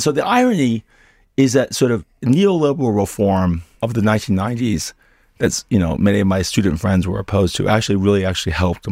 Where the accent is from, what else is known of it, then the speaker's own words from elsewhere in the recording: United States; in my home country, the United States, for us is an existential election.